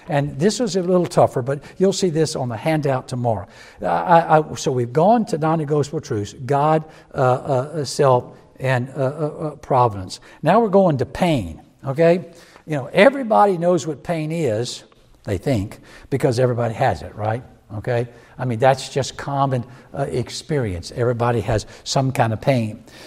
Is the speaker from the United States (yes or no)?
yes; South Carolina, United States; You don't know where that is, maybe, but I'm from South Carolina